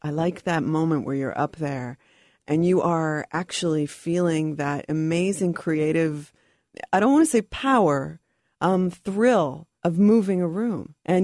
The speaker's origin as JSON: {"language": "English", "region": "New Jersey", "country": "United States", "tie": "born or raised there", "said": "So I grew up in New Jersey, and my father was a Pentecostal preacher."}